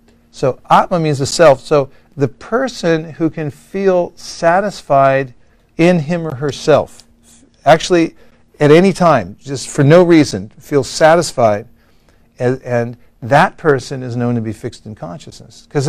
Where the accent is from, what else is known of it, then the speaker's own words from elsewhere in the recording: Burlingame, California, United States; Well, I come from Burlingame, so they taught us.